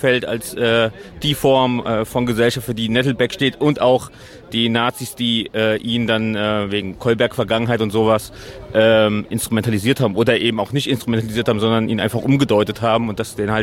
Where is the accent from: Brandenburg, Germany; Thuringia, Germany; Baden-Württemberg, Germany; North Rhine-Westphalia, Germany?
Thuringia, Germany; Erfurt; Ja, also ich komme aus Erfurt und ich wohne hier auch schon sehr lange.